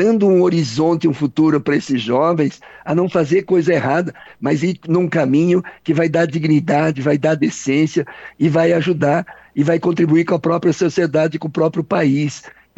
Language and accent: Portuguese; Santa Catarina, Brazil; como educador, como catarinense